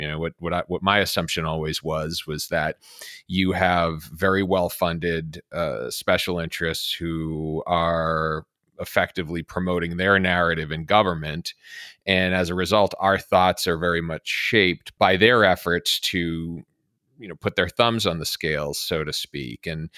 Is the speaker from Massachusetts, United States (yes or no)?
yes; Massachusetts, United States; you know, my home state of Massachusetts, about 30% of the population votes Republican in any given election.